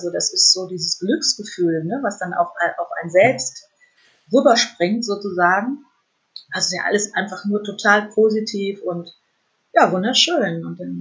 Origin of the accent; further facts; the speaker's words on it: Fulda, Hesse, Germany; moved away; Ja, ganz liebe Grüße in meine alte Heimat nach Fulda.